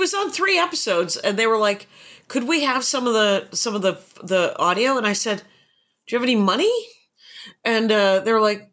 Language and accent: English; Wisconsin, United States; I will say, because I am from Wisconsin